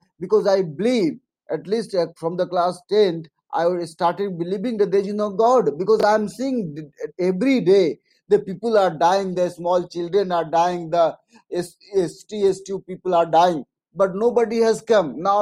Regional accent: India; English is a second language; The Allahabad falls into the India. I'm from speaking from India.

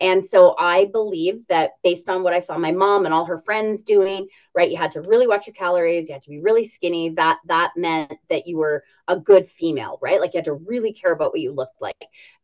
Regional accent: Calgary, Alberta, Canada; So I probably am one of the very few humans that was born and actually raised and stayed in Calgary. Because normally you hear people that have moved here, but I was actually born here.

